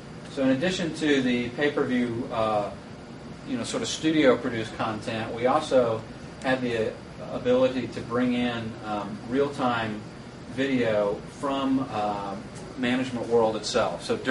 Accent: Atlanta, Georgia, United States; So being that I'm from Atlanta, we'll go into the Atlanta Hawks in the Hoop package

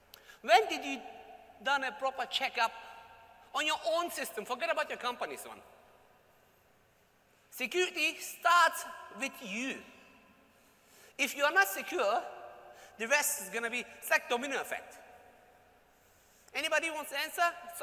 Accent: Australia; You know, I'm Australian. That's why the spelling was different.

